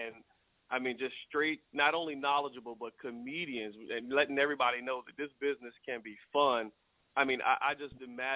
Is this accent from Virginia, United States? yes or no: yes; Richmond, Virginia, United States; I am from Virginia, Richmond, Virginia marketplace